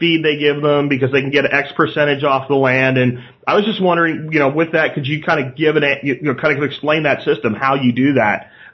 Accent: Pennsylvania, United States; I'm from Pennsylvania. You're from Virginia, so you know what I'm talking about.

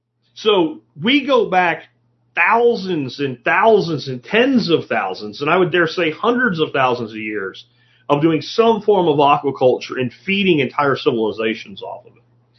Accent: Florida, United States; Well, I grew up in Florida, and I remember going to a place where they showed us a Tuscan skull of a mammoth that was unearthed in Florida.

